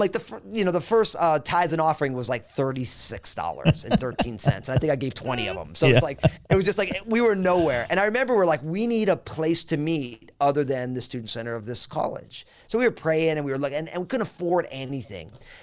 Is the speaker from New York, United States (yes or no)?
no; New Jersey, United States; also born or lived in California; I moved to my home state of New Jersey from California